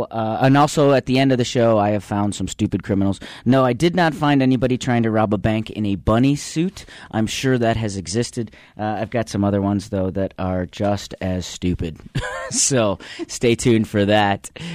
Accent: Chicago, Illinois, United States; these conditions remind me of when I was growing up in Mount Trashmore in Chicago.

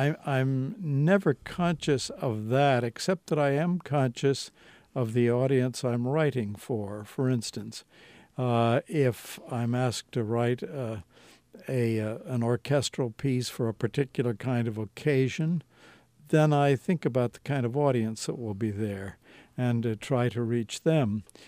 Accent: Cleveland, Ohio, United States; Well, my first attempts came out of the fact that I came from Cleveland, Ohio.

